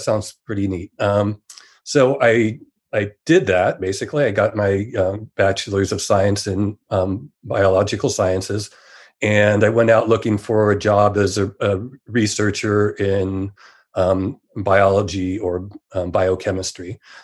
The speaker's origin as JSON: {"language": "English", "region": "California", "country": "United States", "tie": "born or raised there", "said": "So I grew up in Silicon Valley, right in when the kind of the computer industry was starting to boom."}